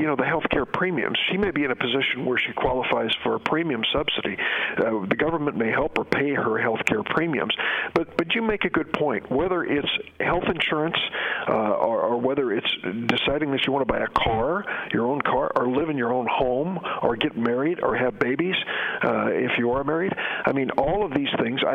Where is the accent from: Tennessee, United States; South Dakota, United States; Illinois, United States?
Illinois, United States; Springfield; At St. John's Hospital, Springfield, Illinois, my hometown, state of Illinois owes them $83 million.